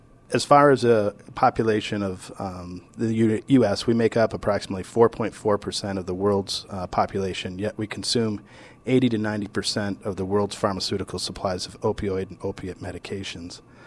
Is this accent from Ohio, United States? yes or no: no; Michigan, United States; I grew up in the Midwest as well, northern Michigan. My parents were small business owners, packaged liquor store, near the Straits of Mackinac, in a very rural area